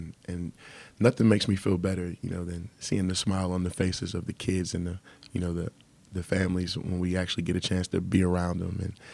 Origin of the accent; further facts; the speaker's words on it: Texas, United States; when I went to college, I'm from Texas, so a rapper that I listened to in high school